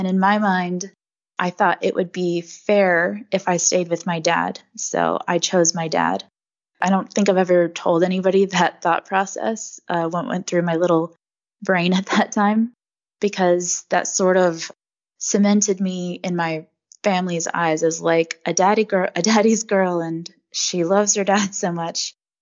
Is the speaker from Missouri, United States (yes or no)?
no; Louisiana, United States; born there; also born or lived in California / Oklahoma; So I was born in Louisiana, and then we moved to California.